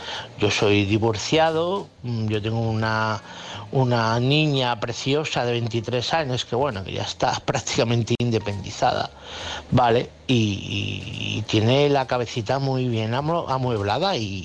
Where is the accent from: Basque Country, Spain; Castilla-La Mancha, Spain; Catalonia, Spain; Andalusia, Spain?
Castilla-La Mancha, Spain; Toledo; Hola, buenas noches, Álvaro. … de Toledo.